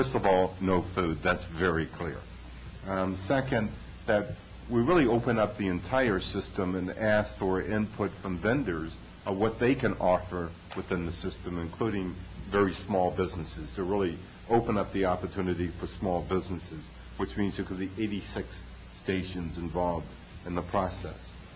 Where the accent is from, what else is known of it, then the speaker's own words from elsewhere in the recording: Santa Monica, California, United States; there's been areas like in the promenade in my hometown, old hometown in Santa Monica